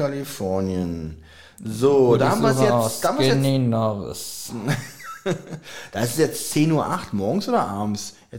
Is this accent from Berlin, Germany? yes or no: yes; Berlin, Germany; das muss man auch als Berliner wissen.